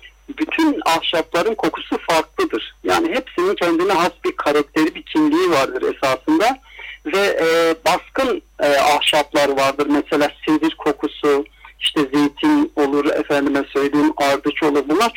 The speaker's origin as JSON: {"language": "Turkish", "town": "Izmir", "region": "İzmir", "country": "Turkey", "tie": "born or raised there", "also_born_or_lived": "Muş", "said": "Yani 1973 Muş doğumluyum. Aslında Muşluyum. 7 yaşından itibaren işte İzmir'e geldim"}